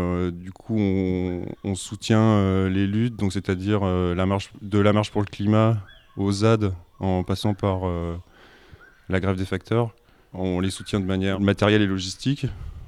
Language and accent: French; Bourgogne-Franche-Comté, France; Moi j'ai grandi en Bourgogne, dans l'est de la France. Ensuite je suis allé à Paris pour faire un brin d'études en cinéma-théâtre